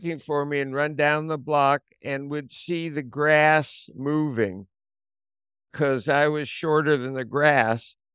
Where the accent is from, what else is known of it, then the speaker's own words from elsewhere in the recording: Brooklyn, New York, United States; We grew up in Brooklyn, New York.